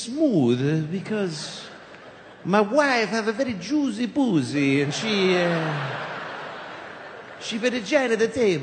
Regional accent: Boston, Massachusetts, United States; accent: Boston; When I was a kid, because I grew up in Boston.

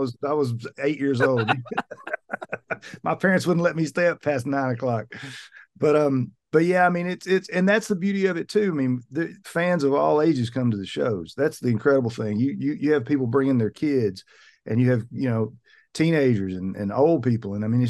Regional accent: Tennessee, United States; born there; also born or lived in Mississippi / Texas; I was born in Tennessee, and then my father was in sales, and so we traveled a lot before I got old enough to go to school.

